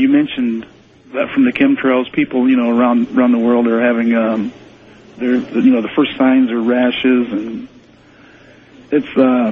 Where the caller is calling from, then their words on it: Fort Wayne, Indiana, United States; I'm calling from Fort Wayne, Indiana, WOWO.